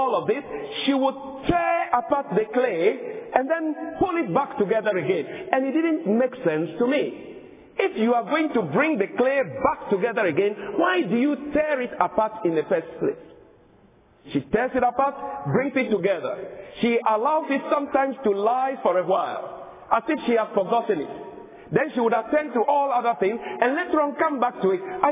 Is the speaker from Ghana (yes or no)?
yes; Ghana; moved away; I come from Ghana originally. It used to be called the Gold Coast.